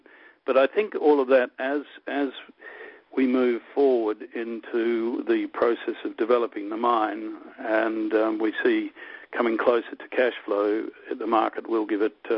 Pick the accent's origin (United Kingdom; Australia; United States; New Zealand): Australia; I'm an Australian.